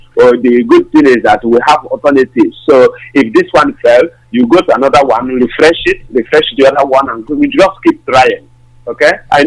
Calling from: Belgium; Yeah, I'm calling from Belgium.

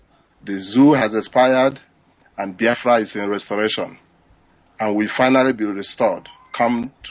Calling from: China; I'm calling from China.

